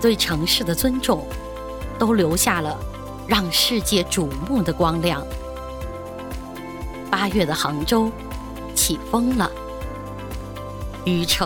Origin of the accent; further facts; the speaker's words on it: Hong Kong; 我来自香港。